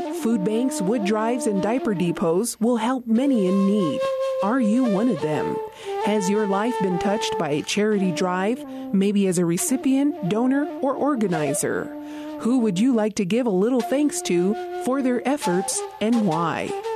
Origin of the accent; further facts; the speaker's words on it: Isleta Pueblo, New Mexico, United States; from Isleta Pueblo.